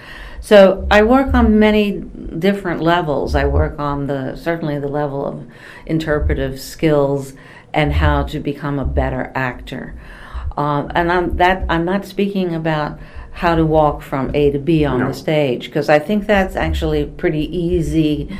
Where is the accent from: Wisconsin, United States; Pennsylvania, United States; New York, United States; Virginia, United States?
New York, United States; New York City; the exposure I had growing up in New York as well afforded me the opportunity to see everything, not to mention just observing people in life in New York, sitting on subways.